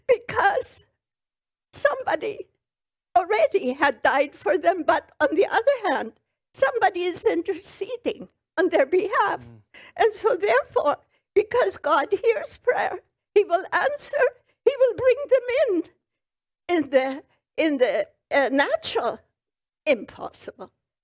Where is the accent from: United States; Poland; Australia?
Poland; born there; English is a second language; I was born in Poland, and my parents were farmers.